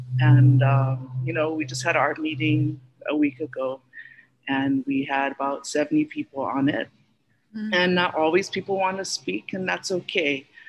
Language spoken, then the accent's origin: English; Maui, Hawaii, United States; I grew up around Uncle Desmond on Maui.